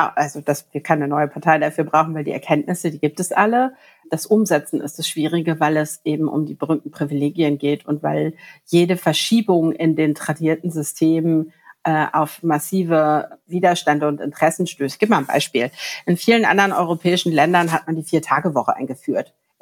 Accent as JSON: {"language": "German", "region": "Berlin", "country": "Germany", "tie": "born there", "said": "ich bin auch gebürtige Berlinerin und als solche liebe ich meine Stadt"}